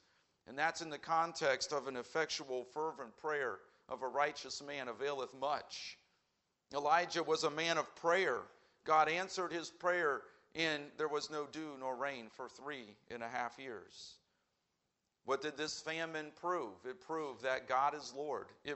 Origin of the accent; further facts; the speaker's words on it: Indianapolis, Indiana, United States; I know I'm from Indianapolis, big city.